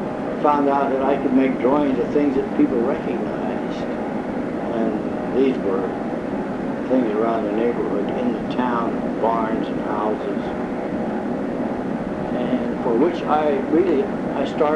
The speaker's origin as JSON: {"language": "English", "town": "Hot Springs", "region": "South Dakota", "country": "United States", "tie": "born or raised there", "said": "I was born there in Hot Springs, which was sort of a summer resort back in the early 1900s because of the fact that we had mineral waters which had medicinal qualities to it."}